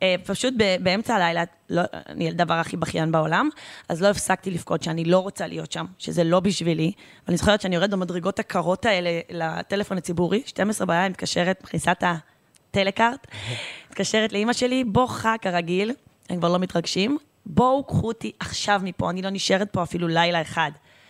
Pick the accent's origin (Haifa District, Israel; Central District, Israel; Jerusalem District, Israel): Haifa District, Israel; born there; נולדתי בקריות, דרך אגב, למי שלא יודע.